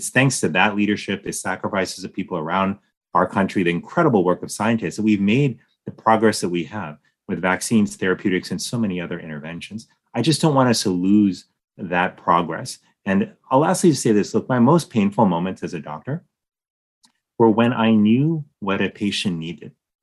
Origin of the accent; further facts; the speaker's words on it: United States; not just as Surgeon General, but frankly, as an American, is I want my country to be ahead of the game.